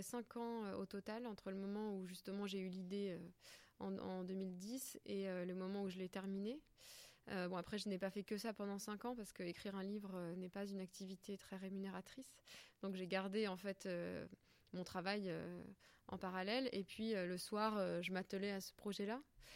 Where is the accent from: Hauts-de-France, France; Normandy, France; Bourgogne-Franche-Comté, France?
Bourgogne-Franche-Comté, France; Sainte-Hélène; je suis originaire de Bourgogne, d'un petit village qui s'appelle Sainte-Hélène, qui est entre Châlons et Le Creusot.